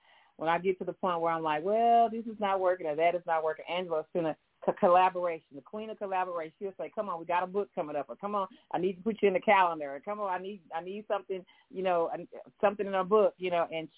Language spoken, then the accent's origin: English; Houston, Texas, United States; also born or lived in Germany; I am born and raised in Houston, Texas. I just came back to the States from Germany. I was in Germany 2.5 years, and I came home to visit my mother